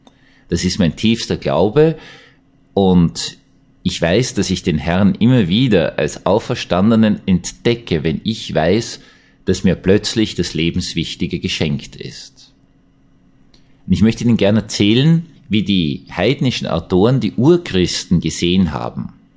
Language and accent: German; Austria; Und als Österreicher habe ich mir gedacht, naja, Deutschland ist uns immer so 10 bis 20 Jahre voraus, werden wir dort auch landen.